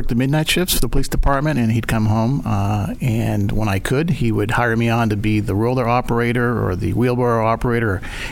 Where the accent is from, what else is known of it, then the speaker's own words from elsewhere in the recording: Boston, Massachusetts, United States; Boston, Massachusetts.